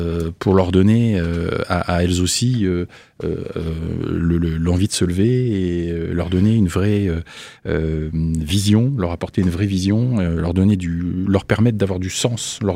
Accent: Contrexéville, Grand Est, France; also born or lived in Vittel / Nancy; je suis d'origine lorraine et fier de l'être puisque voilà je suis né à Vitel, j'ai grandi à Contrex

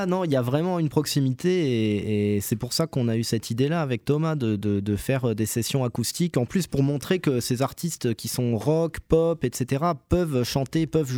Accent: Grand Est, France; moved away as an adult; Enfin, moi, donc, comme je vous disais, je viens de la Moselle et ensuite je suis parti à Paris. Quand je suis revenu dans l'Est

